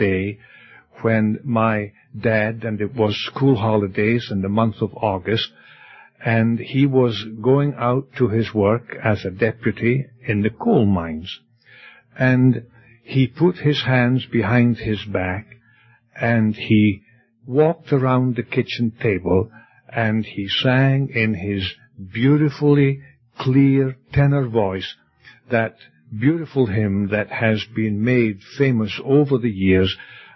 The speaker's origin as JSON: {"language": "English", "region": "Scotland", "country": "United Kingdom", "tie": "born or raised there", "said": "The area in which I was born in Scotland was beautiful."}